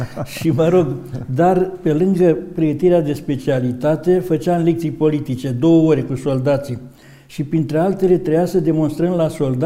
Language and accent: Romanian; Piscu, Dolj, Romania; încă din copilărie, din satul meu, Piscunul, care e la 13 km de Băilești, era lumea în sat la mine